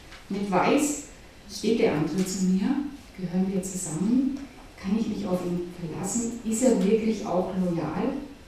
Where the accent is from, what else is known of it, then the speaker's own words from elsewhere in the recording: Germany; now in Austria; als Deutsche in Österreich ist das noch ein bisschen schwieriger